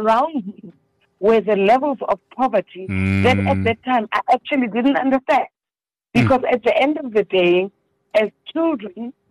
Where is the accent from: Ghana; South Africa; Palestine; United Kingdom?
South Africa; Soweto, Gauteng; also born or lived in Johannesburg; So I was born in Joburg.